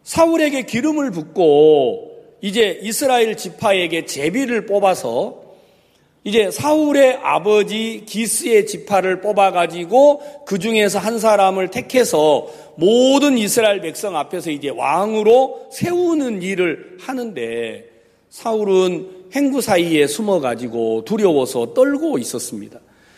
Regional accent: Wando, South Jeolla, South Korea; 제 고향이 전라남도 완도군 소안면 비자리 1169번지라는 동네에서 아주 촌도 막 유별난 촌에서 태어났어요.

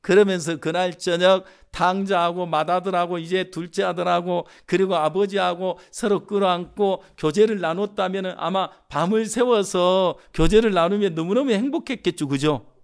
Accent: Jeolla, South Korea; also born or lived in Geochang; 근데 저는 전라도 사람이에요. 그렇다고 해서 전라도 사투리 좋아하냐? 별로 좋아하지 않아요. 근데 전라도 그 경상도에서 살았는데 거창에서

